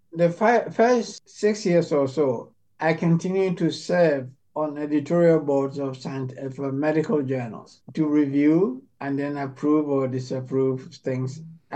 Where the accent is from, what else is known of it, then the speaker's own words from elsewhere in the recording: Ghana; I grew up in Ghana